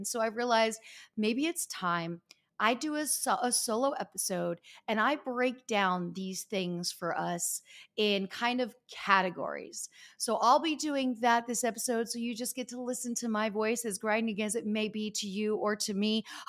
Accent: Easton, Pennsylvania, United States; I went back to my hometown in Easton, Pennsylvania, and visited my childhood friends

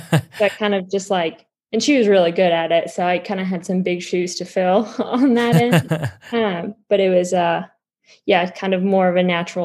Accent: Patagonia, Argentina; English is a second language; now in United States; when I was in Argentina, I grew up in the Patagonia. So the outdoors was really a way of life.

